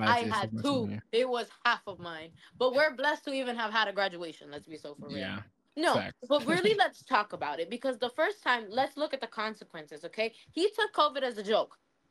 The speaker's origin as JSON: {"language": "English", "region": "the South", "country": "United States", "said": "And then I'm from the South."}